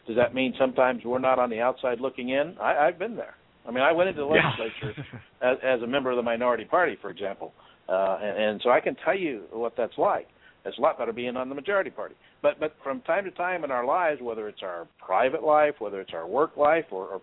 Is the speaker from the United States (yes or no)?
yes; Piedmont, Missouri, United States; You know, I grew up in Piedmont down in southeast Missouri, a town of 1900.